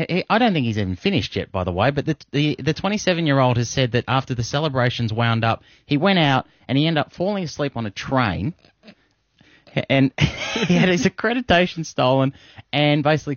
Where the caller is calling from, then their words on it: Australia; Well, we're ringing from Australia, Robert.